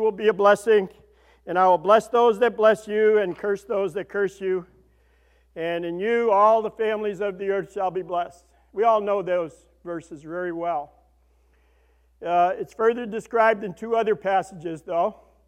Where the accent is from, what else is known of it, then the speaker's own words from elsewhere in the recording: New York, United States; I'm from New York, so I talk funny.